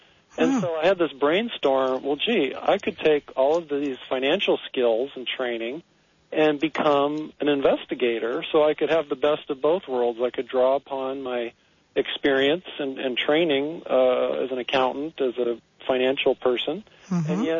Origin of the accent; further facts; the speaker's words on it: San Jose, California, United States; Well, I grew up in, born and raised in San Jose. Just over the hill from Santa Cruz.